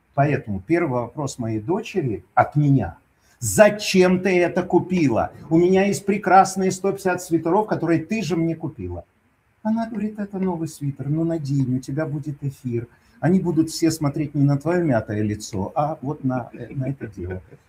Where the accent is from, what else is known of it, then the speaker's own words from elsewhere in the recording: Ukraine; Потому что, ну, я с Украины и так далее.